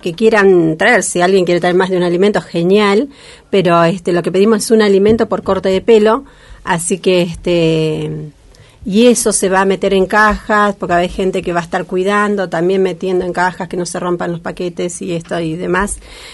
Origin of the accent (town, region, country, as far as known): Argentina